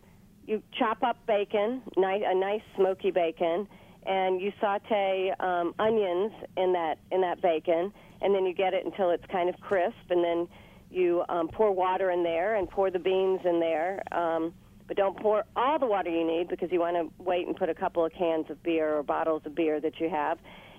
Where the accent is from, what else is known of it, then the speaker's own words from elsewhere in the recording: North Carolina, United States; And I'm from North Carolina. How complicated is that?